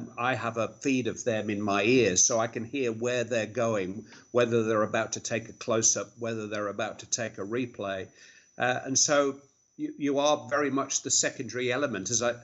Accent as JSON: {"language": "English", "town": "Bury", "region": "North West England", "country": "United Kingdom", "tie": "born or raised there", "said": "You know, I'm not from Merseyside. I think it's probably widely known. I'm from Bury. I grew up a Manchester United fan."}